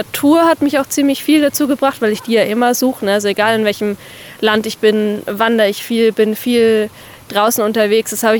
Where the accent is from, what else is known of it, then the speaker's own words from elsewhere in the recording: Southern Germany, Germany; eine Straße lang gefahren bin in Süddeutschland, eben in meine alte Heimat